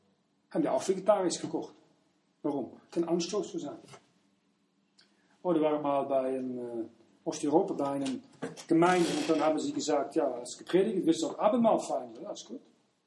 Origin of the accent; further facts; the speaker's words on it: Netherlands; Wenn ich nach als Niederländer muss ich mein Land vertreten